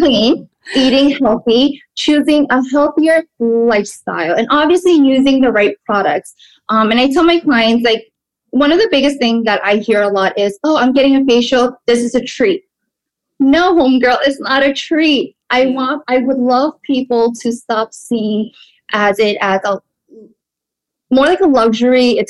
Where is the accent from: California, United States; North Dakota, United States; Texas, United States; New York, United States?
New York, United States; Brooklyn; like I live in Brooklyn. I grew up in Brooklyn.